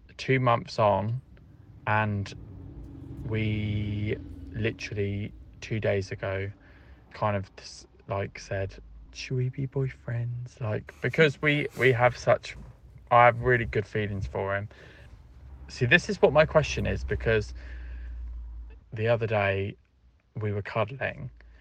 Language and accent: English; Portsmouth, South East England, United Kingdom; I'm 25 and I'm from Portsmouth.